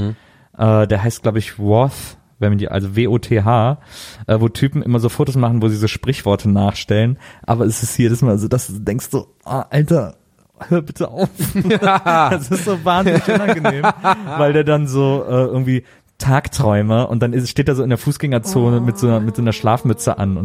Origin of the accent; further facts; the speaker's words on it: Aachen, North Rhine-Westphalia, Germany; Aachen. Aachen. Da spricht man Ischer Platt, heißt das, der Dialekt.